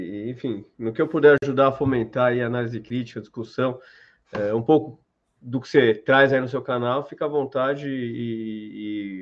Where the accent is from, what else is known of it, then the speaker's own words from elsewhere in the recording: São Paulo, Brazil; eu sou de São Paulo, vivi a minha vida toda aqui em São Paulo, fiz direito na faculdade de direito lá do São Francisco